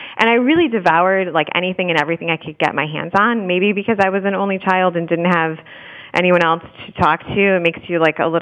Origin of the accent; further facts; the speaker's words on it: Michigan, United States; I was raised in Michigan. I'm the only adopted child of a factory worker who had an eighth grade education.